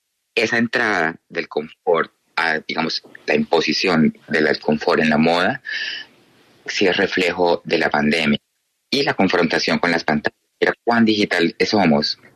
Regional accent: Colombia; now in New York, United States; nuestro equipo con el que estamos somos colombianos aquí en Nueva York.

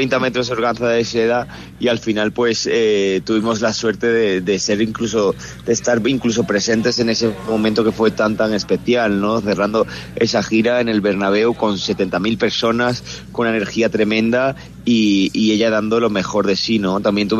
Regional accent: Andalusia, Spain; del sur de España, que es de donde yo soy, ¿no?

